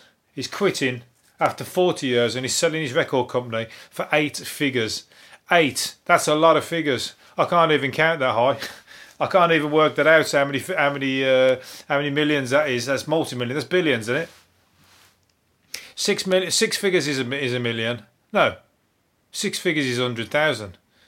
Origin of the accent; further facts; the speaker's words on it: West Midlands, United Kingdom; accent: Brummie; My accent's the Brummy accent.